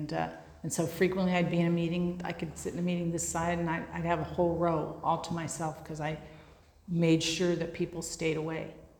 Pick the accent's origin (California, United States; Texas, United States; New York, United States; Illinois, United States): California, United States; Venice; I didn't usually wear shoes because I'm from Venice, and tough broads from Venice Beach have to be able to walk down alleys with broken glass and step on lit cigarette butts